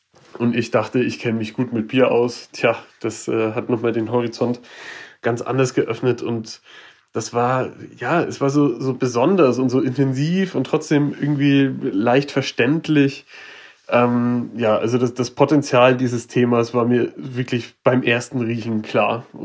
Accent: Bavaria, Germany; ich komme aus Oberfranken, bin dort aufgewachsen und halt auch genau in einem dieser Landstriche, wo wirklich in jedem Dorf eine Brauerei steht. Und da bin ich natürlich mit einer großen Vielfalt aufgewachsen.

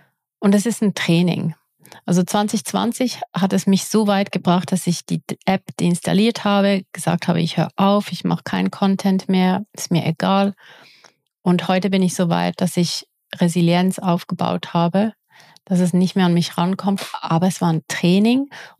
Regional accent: Switzerland; first language Swiss German; German is a second language; ich bin ja Schweizerin und eigentlich ist meine Muttersprache Schweizerdeutsch, aber ich mache natürlich meine Videos in Hochdeutsch. Und das merkt man ab und zu. Und ich spreche auch ein bisschen langsamer in Hochdeutsch, weil ich eigentlich Realtime übersetze in meinem Kopf.

